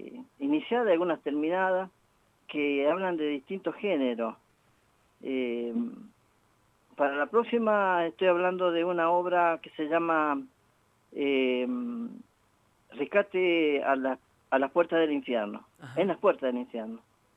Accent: Angaco, San Juan, Argentina; la historia de mi pueblo de Angaco, en la provincia de San Juan, la evolución de mi vida como niño, joven, mi paso por el servicio militar obligatorio, uh-huh, Guerra de Malvinas, y después también mi venida al sur.

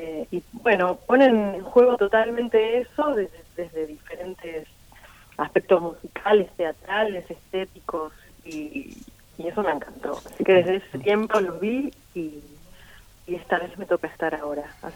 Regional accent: Pergamino, Buenos Aires Province, Argentina; Vos sabés que yo me crié en Pergamino, ¿viste?

